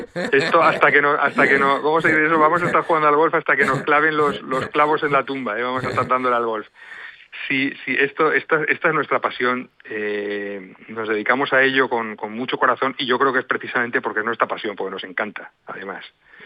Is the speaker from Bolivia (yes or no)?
no; Valencia, Valencian Community, Spain; now in Dénia, Spain; Pero bueno, pero yo soy valenciano, con lo cual yo he hecho las muelas ahí